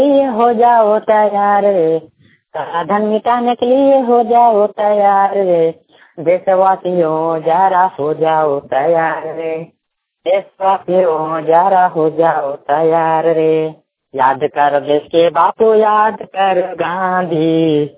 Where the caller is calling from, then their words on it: Jharkhand, India; ग्राम सरकारी पिछागना प्रखंड किसान जिला हजारीबाग से बोल रहा हूँ।